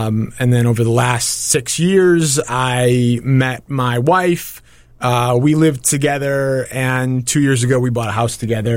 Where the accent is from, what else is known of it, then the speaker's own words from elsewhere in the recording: Skokie, Illinois, United States; also born or lived in Highland Park / Glenview; So I'm born and raised in Illinois. I was born in Highland Park. I lived a very short period of time in Glenview, Illinois.